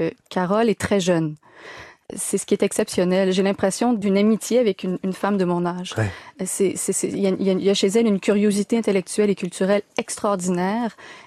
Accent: Quebec, Canada; Le train ne se rend pas jusqu'à chez moi en Gaspésie.

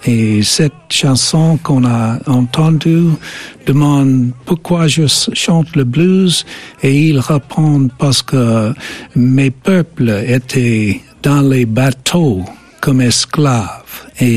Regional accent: Vicksburg, Mississippi, United States; French is a second language; Et il est né chez moi au Vicksburg, Mississippi.

